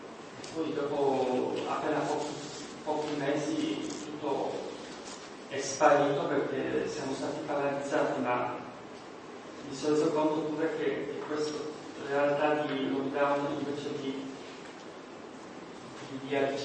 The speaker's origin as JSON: {"language": "Italian", "country": "Poland", "second_language": "Italian", "moved": "yes", "said": "io sono scappato dalla Polonia nel 91, a pochi mesi dopo caduta del muro di Berlino"}